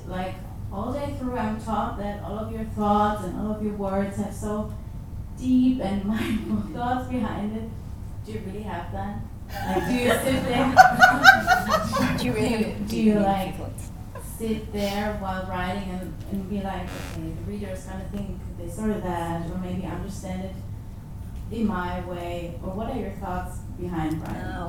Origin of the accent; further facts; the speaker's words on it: Germany; English is a second language; Hi, so I'm from Germany, studying German and English. This is why I'm here.